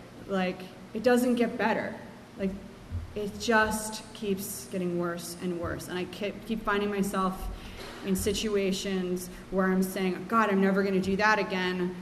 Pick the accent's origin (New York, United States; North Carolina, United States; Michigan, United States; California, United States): New York, United States; Like, I'm a New Yorker.